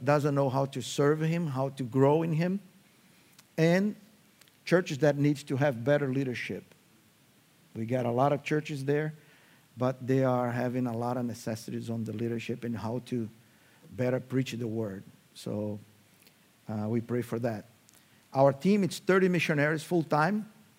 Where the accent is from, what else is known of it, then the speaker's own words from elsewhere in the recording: Recife, Pernambuco, Brazil; English is a second language; I'm from Recife. I grew up at Word of Life, going there since I was 6 years old